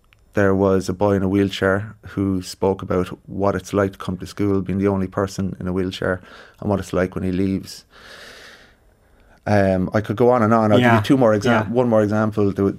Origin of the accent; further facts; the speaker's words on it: Cork, Munster, Ireland; And so I introduced myself and I said I was from Cork, and they greeted me with a guy down the back said, "You Cork rat."